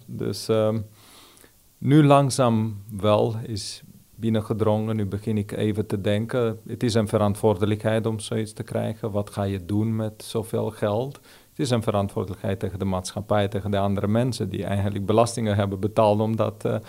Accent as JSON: {"language": "Dutch", "country": "Romania", "second_language": "Dutch", "lives_now": "Netherlands", "said": "Ik kan zeggen, ik ben inderdaad Roemeen als achtergrond, maar een beetje ben ik ook Nederlander."}